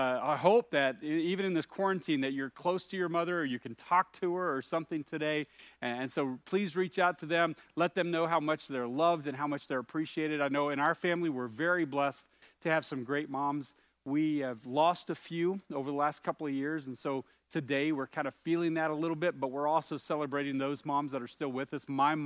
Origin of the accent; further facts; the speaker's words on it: the South, United States; When I was growing up in the South, one of the lines that we used to use to insult each other was, you had a face that only a mother could love.